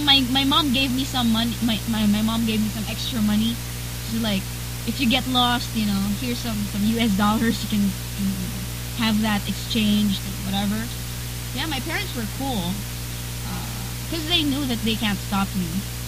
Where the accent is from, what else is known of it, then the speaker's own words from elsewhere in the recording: Philippines; I'm 21 years old. I'm female. I'm Filipino. I'm alone. I don't know Japanese.